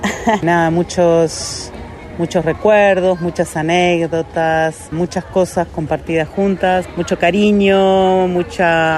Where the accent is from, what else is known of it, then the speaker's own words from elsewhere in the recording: Salto, Uruguay; born there; Iliana y yo nos conocimos en Montevideo, pero yo nací en Salto, mi familia toda de Salto y la familia de Iliana también.